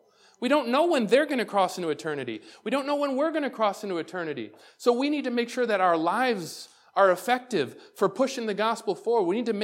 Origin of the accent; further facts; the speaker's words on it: Waterport, New York, United States; also born or lived in Lyndonville; that grew up in Waterport, Brockport's like the other side of the state. And so no one knows me from growing up in Lynnonville and Waterport, Albion area here.